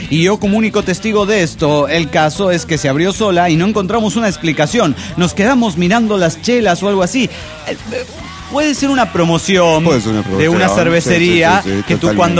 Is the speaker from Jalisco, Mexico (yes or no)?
yes; Guadalajara, Jalisco, Mexico; de Guadalajara, Jalisco, México.